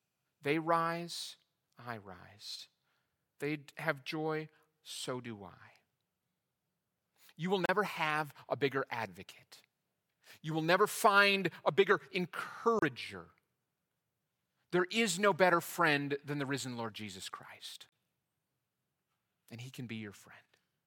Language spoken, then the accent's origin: English; Shoreview, Minnesota, United States; I'm from Shoreview, Minnesota. If you want to know me, you've got to know I'm from Shoreview, Minnesota.